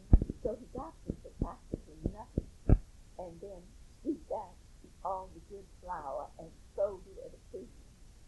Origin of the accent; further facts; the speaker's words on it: New Orleans, Louisiana, United States; born there; I was born in New Orleans, Louisiana.